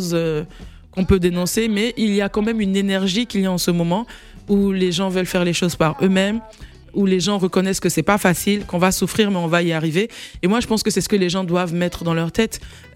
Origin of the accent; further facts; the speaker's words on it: Benin; Je suis née, j'ai grandi au Bénin